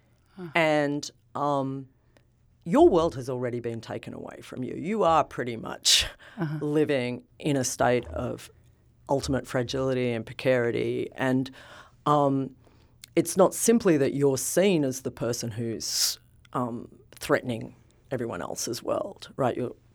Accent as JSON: {"language": "English", "country": "Australia", "said": "So I come from Australia"}